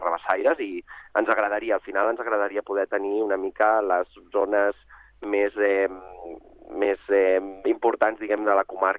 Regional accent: Catalonia, Spain; jo sóc fill del Vallès Occidental

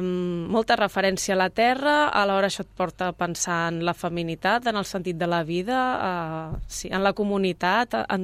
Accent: Mont-roig del Camp, Catalonia, Spain; perquè parla del poble on jo m'he criat, al Baix Camp, que és el poble de Mont-roig del Camp

